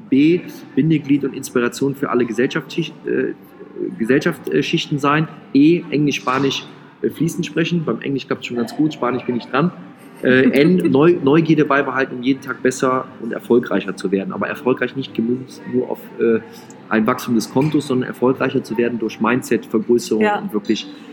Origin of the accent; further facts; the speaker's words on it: Rhineland, Germany; dass ich natürlich ein Typ bin als Rheinländer